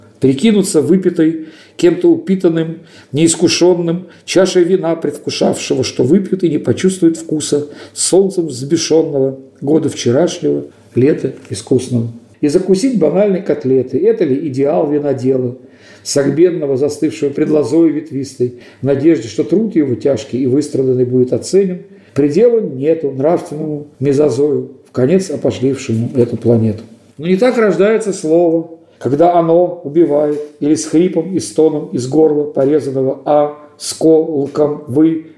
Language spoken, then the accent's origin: Russian; Russia; Я вот из России, я так пою.